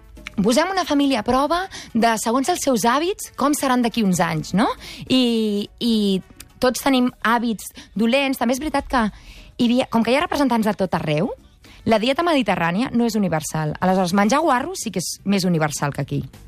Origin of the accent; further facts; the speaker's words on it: Catalonia, Spain; Som catalans, això.